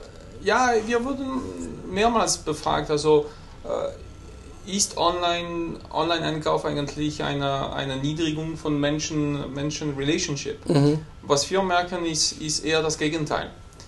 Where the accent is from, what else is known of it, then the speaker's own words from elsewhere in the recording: São Paulo, Brazil; German is a second language; now in Switzerland; Ich komme aus São Paulo, 18 Millionen Leute in einer Stadt.